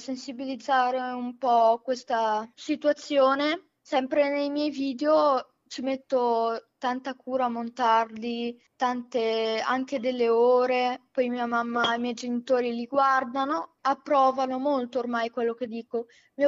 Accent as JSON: {"language": "Italian", "town": "Camposanto", "region": "Emilia-Romagna", "country": "Italy", "said": "E Camposanto, che è un paese della provincia di Modena."}